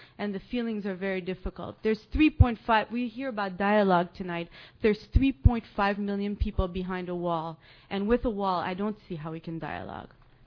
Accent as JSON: {"language": "English", "town": "Bethlehem", "region": "West Bank", "country": "Palestine", "tie": "born or raised there", "said": "I go outside and I drive to my hometown, Bethlehem."}